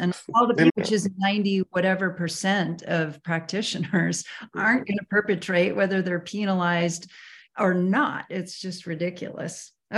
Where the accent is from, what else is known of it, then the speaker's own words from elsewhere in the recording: Sausalito, California, United States; I think it maybe because I grew up in the Bay Area. I was up in hippie town, Sausalito and Marin.